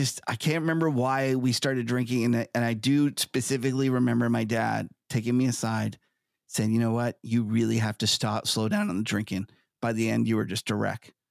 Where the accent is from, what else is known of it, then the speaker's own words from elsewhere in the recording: Canada; I'm a Canadian in terms of, so we just kind of naturally lean a little more left.